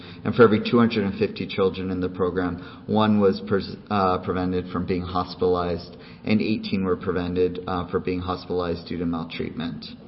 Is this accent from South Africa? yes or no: no; United States; moved away as an adult; now in Canada; I'm an American, I'm not a Canadian. I'm an American who moved up there because of these data.